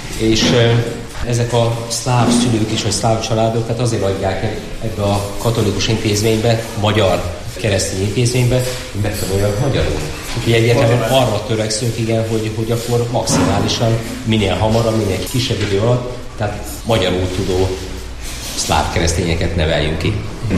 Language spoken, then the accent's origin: Hungarian; Chaslivtsi, Zakarpattia Oblast, Ukraine; én magam Ungvár mellől jöttem, Ungvár mellett 8 kilométerre egy Császtóc nevű kis faluból származom, meg lakom, úgyhogy ilyen napi két órát ingázom